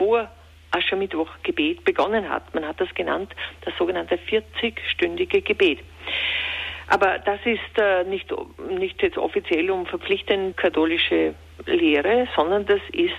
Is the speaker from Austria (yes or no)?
yes; Upper Austria, Austria; Ich spreche da hier von Mühlviertel, also meiner Heimat